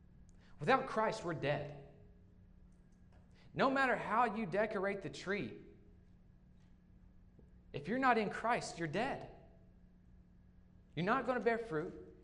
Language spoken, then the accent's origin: English; United States; Like, I'm an American. You know, I'm America.